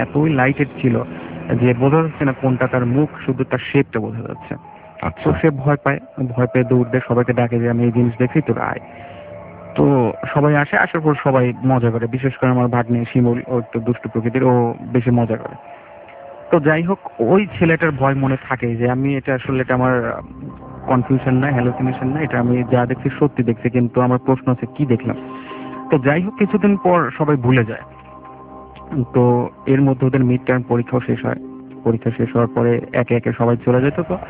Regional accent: Pabna, Rajshahi Division, Bangladesh; আমি এসেছি মধ্যপাড্ডা থেকে, আমার হোম টাউন পাবনার বর্তমানের সাথে।

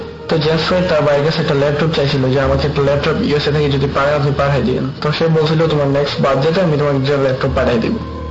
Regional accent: Brahmanbaria, Chittagong Division, Bangladesh; now in United States; আমি এখানে এটা স্টেট ইউনিভার্সিটিতে পড়াশোনা করতেছি, আমার গ্রামের বাড়ি ব্রাহ্মণবাড়িয়াতে।

